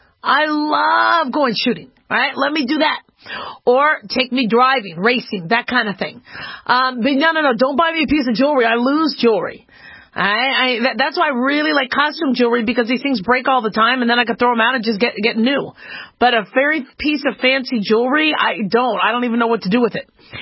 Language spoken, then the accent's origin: English; Nevada, United States; She is the Assemblywoman from my hometown, home state, that kind of helped defuse and, put an end to the Oregon standoff.